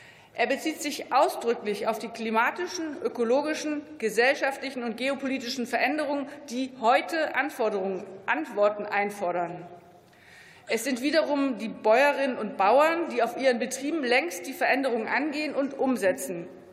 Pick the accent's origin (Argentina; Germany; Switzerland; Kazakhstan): Germany; Saxony-Anhalt; Die nächsten Wahlen sind die Landtagswahlen, auch bei meinem Heimatland Sachsen-Anhalt.